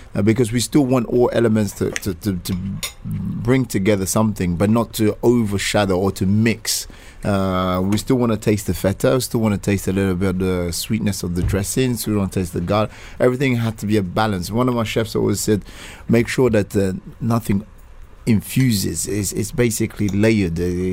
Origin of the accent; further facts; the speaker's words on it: London, United Kingdom; also born or lived in Nigeria / France / Greece / Spain; I grew up in London, but the heritage of Nigeria, I was born there. And then lived quite a few years in France, and moved around Europe. Lived a bit in Greece, and a little bit in Spain.